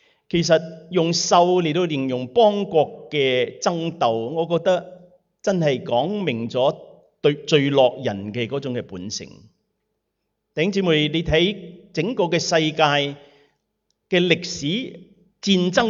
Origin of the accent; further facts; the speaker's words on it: Guangdong, China; 特別我哋廣東人嚇，係咪啊？